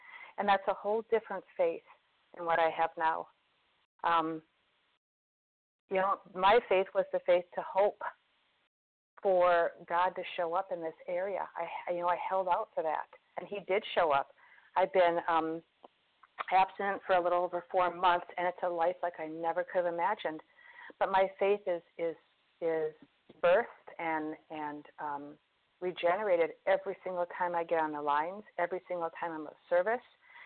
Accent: Minnesota, United States; from Minnesota, grateful I recovered.

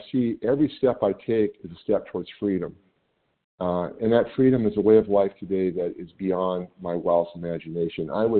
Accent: California, United States; I'm from California.

